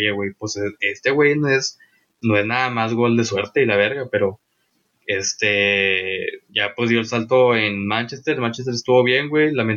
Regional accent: Mexico; si nosotros, güey, que somos mexicanos

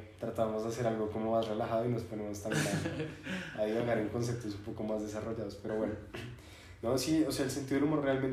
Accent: Mexico; Sí, yo soy mexicano.

